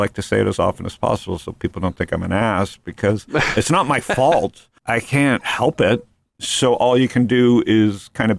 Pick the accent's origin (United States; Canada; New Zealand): Canada; Toronto, Ontario; I grew up a Jew in Toronto, and you went to Florida.